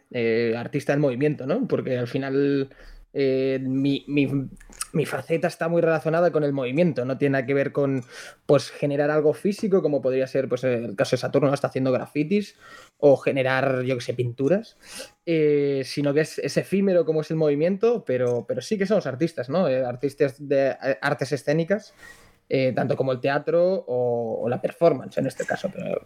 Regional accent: Blanes, Catalonia, Spain; now in Madrid, Spain; Soy de Blanes, como esta people, pero nada, soy bailarín y coreógrafo y nada, desde hace ya unos años vivo aquí en Madrid

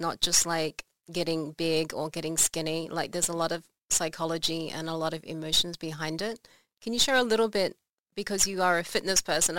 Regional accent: Australia; well, I'm Australian

